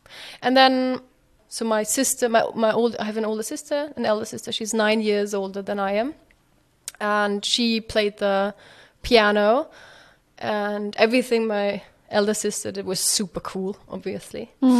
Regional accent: Linz, Upper Austria, Austria; then I joined something which is called, or was called back then, Kinder Musical Company, KMC, where I grew up in Linz.

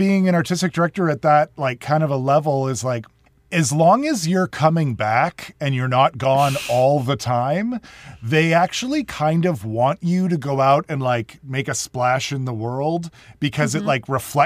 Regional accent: Canada; I am Canadian

